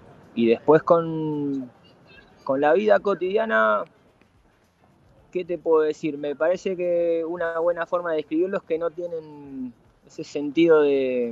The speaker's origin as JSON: {"language": "Spanish", "country": "Argentina", "said": "por ahí decís que sos de otro lado, porque donde se enteran que sos de Argentina es fotos."}